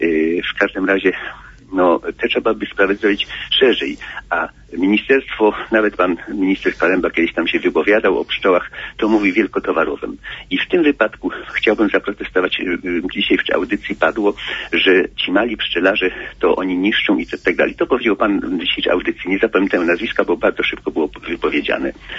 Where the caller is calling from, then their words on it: Opole, Opole Voivodeship, Poland; jestem z Opola.